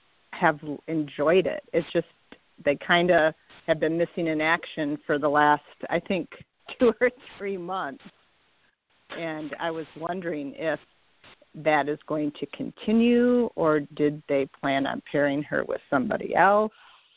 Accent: Michigan, United States; I am from Michigan.

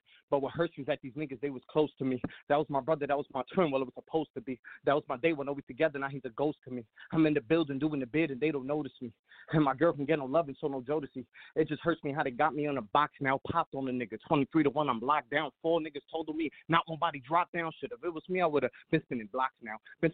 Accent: Bronx, New York, United States; now in Allentown, United States; I'm from the Bronx, but right now I'm in Allentown in the 610 in Pennsylvania.

